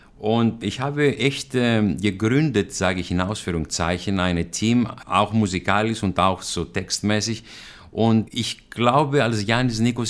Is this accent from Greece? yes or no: yes; Thessaloniki, Central Macedonia, Greece; now in Germany; dann denke ich an meine Heimat, Thessaloniki. Ich komme aus Thessaloniki